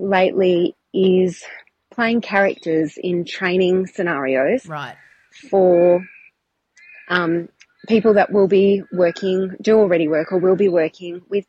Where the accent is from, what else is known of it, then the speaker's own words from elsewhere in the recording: Perth, Western Australia, Australia; I'm a Chatterpie from Perth